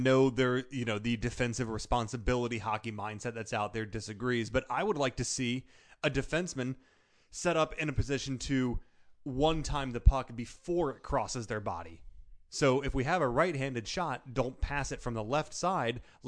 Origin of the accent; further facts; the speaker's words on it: Zanesville, Ohio, United States; I'm from Zanesville, Ohio, which I think at 18 I could have managed.